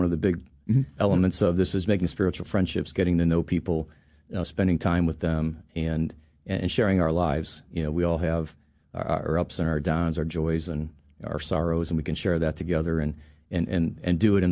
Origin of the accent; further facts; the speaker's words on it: Cleveland, Ohio, United States; I was raised, the closest Protestant church to our house growing up in Cleveland was a Presbyterian church